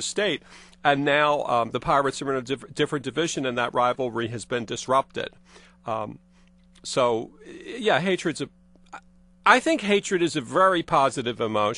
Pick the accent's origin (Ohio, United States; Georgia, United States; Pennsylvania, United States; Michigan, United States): Pennsylvania, United States; Philadelphia; And I grew up in Philadelphia, and people in Philadelphia don't care about college football.